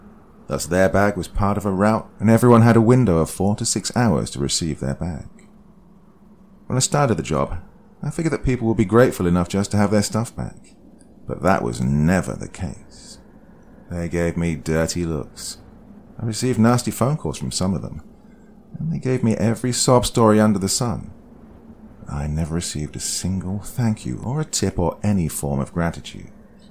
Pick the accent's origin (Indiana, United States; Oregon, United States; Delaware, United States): Delaware, United States; Even though I'm from Delaware. Yes, it's a real state that exists.